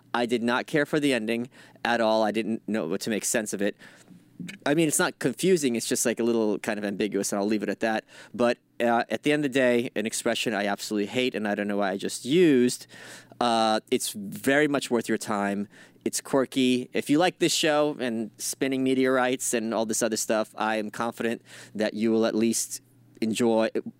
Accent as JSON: {"language": "English", "town": "New York City", "region": "New York", "country": "United States", "said": "It's fun as a New Yorker watching it because you can see exactly what streets they were filming on."}